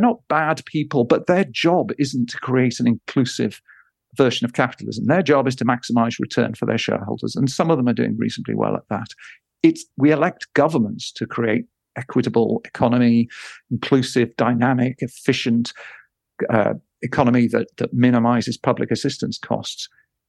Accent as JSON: {"language": "English", "country": "United Kingdom", "said": "Modesty aside, Britain, I'm British, has done pretty well at this."}